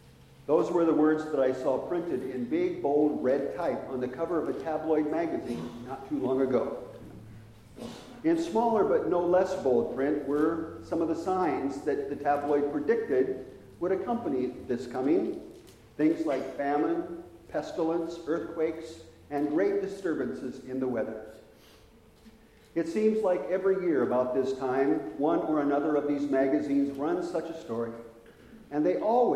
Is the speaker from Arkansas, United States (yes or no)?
no; Iowa, United States; As a child growing up in Iowa, I can remember being fascinated by clouds.